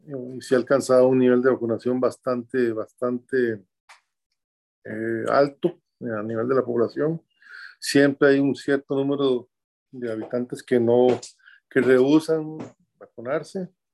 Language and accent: Spanish; San José, Costa Rica; born there; Yo nací en San José, Costa Rica, el 15 de noviembre de 1959